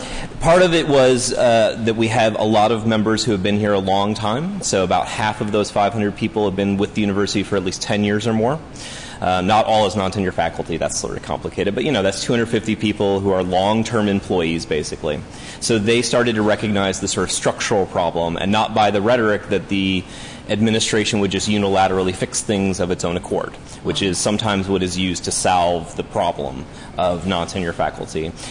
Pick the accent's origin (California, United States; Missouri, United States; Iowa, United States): Missouri, United States; I'm originally from Missouri, which does not let most of its educational sector unionize.